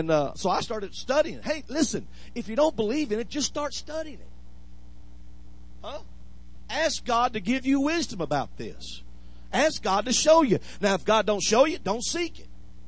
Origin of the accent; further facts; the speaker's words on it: Louisiana, United States; Now, I'm from South Louisiana. I know a little Cajun French. My grandmother couldn't speak English at all, just Cajun French.